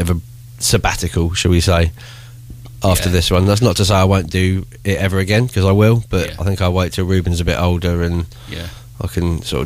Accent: South East England, United Kingdom; I was born on the Isle of Wight and brought up here.

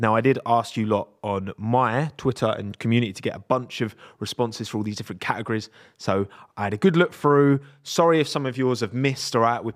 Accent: United Kingdom; I mean, I'm British.

